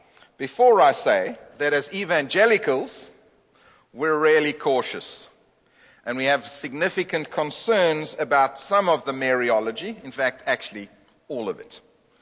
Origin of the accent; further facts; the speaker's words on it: South Africa; moved away; because I came from South Africa. I'd never heard it before